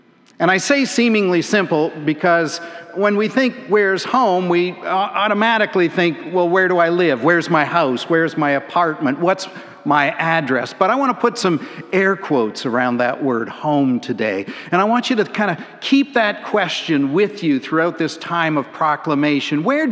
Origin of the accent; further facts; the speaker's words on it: Brampton, Ontario, Canada; also born or lived in Windsor, Canada; after I moved with my parents from Brampton, the town where I grew up, down to Windsor, Ontario, we started attending a church where my dad was a pastor, Glenwood United Church.